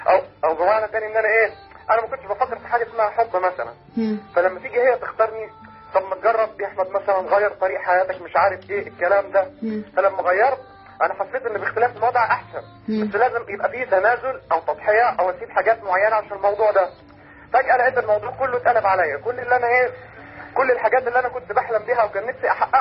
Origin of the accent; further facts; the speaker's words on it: Aswan, Aswan Governorate, Egypt; من اسوان يا فندم